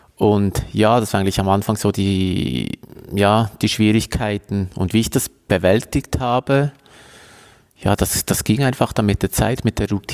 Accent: Switzerland; gab es so diesen Personal Trainer noch gar nicht, also bei uns in der Schweiz

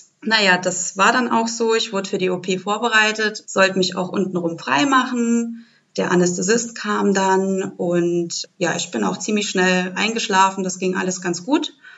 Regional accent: Kyiv, Ukraine; now in Germany; meine Geschichte spielt sich gar nicht im Saarland ab, sondern in meiner Heimatstadt in Kiew in der Ukraine. Damals war ich 8 Jahre alt

